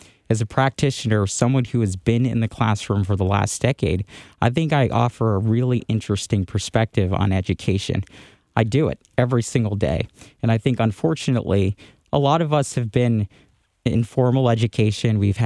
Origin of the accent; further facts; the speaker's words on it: Providence, Rhode Island, United States; I was raised in Providence. I was raised in CD1.